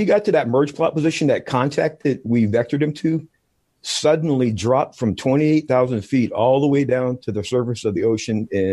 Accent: Oregon, United States; I was raised here. Back in my hometown.

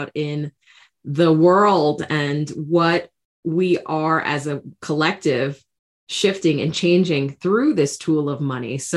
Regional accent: New York, United States; accent: New York; I grew up in New York. So every once in a while, you'll hear my New York accent come through.

